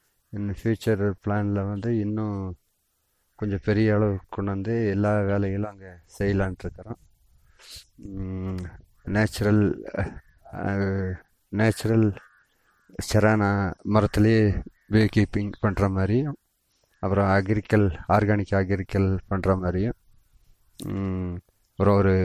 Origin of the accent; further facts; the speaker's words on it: Pikkapatti, Tamil Nadu, India; பிக்கப்பட்டி மந்தில் வந்து நாங்கள் டோடா இனத்தை சேர்ந்தவங்க இருக்கிறோம்.